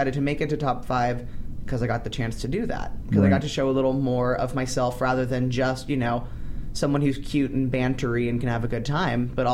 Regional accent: Redondo Beach, California, United States; I'm born and raised in Redondo Beach, okay.

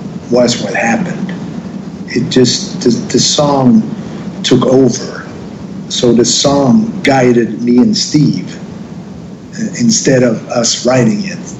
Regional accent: southern Sweden, Sweden; English is a second language; I just was back to my hometown in southern Sweden

